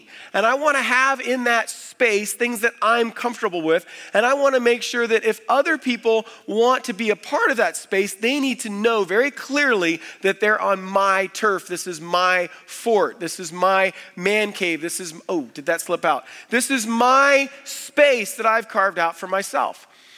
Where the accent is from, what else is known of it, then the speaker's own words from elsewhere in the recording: Florida, United States; When I was a boy growing up in South Florida, we had a huge mango tree in our backyard.